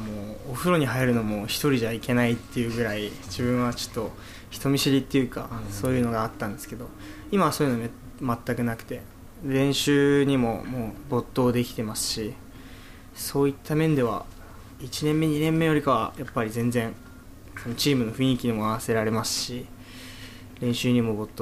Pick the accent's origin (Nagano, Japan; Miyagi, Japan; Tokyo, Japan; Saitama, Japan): Saitama, Japan; 自分も実家の埼玉に帰って親と久々に会って